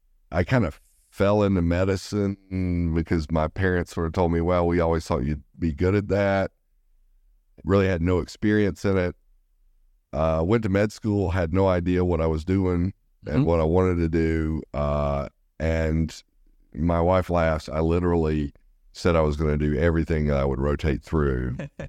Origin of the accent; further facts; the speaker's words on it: Alabama, United States; my wife and I grew up together. We're both from Alabama. Families are in Alabama.